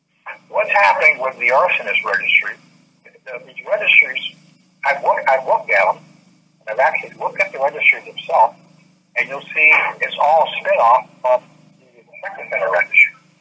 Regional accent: Alaska, United States; I'm really from Alaska. The population of Alaska is like 700,000 people.

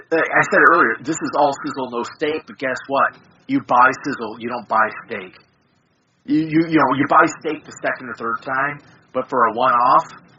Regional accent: United States; What can I say? I'm an American.

